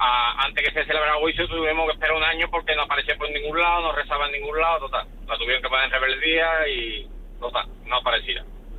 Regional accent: Seville, Andalusia, Spain; yo soy de Sevilla y entonces yo no trabajaba allí en el pueblo.

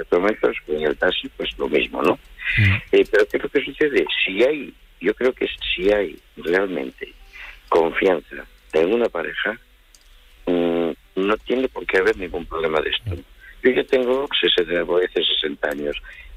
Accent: Asturias, Spain; Yo soy de Asturias y yo voy a todo el norte de España.

